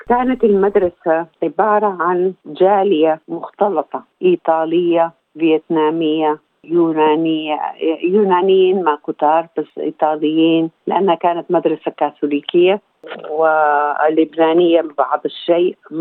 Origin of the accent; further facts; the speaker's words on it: Sudan; والدتي أيضا من مصر، هم هاجروا إلى السودان من 3 أو 4 أجيال، فأنا أساسي في مصر، ولكن ولدت وترعرعت وكبرت في السودان، السودان بعتبرها هي بلدي، هي بلد الأم تبعي أنا